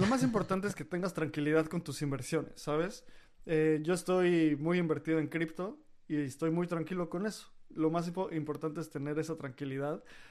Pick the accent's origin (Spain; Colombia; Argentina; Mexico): Mexico; porque somos mexicanos y latinos